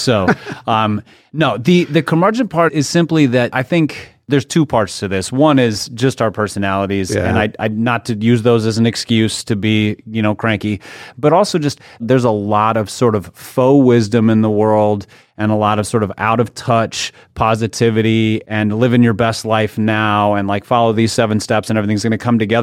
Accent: Minnesota, United States; I grew up in Minnesota, so I'm still a Minnesota sports fan

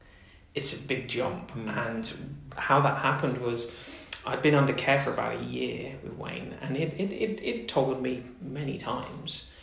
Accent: Plymouth, South West England, United Kingdom; So I'm from Plymouth, down in Devon.

